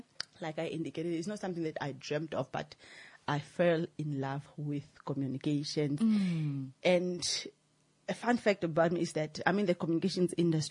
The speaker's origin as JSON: {"language": "English", "town": "Katima Mulilo", "region": "Zambezi", "country": "Namibia", "tie": "born or raised there", "said": "I hail from the Zambezi region, full-time Zambezian. Yeah, so born and bred that side. I had my primary school in Katima."}